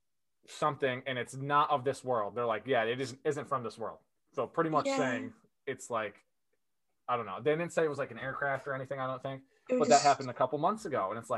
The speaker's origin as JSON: {"language": "English", "region": "New York", "country": "United States", "said": "I'm from New York. Yeah. I'm from upstate New York. I'm not from, like, the city or anything."}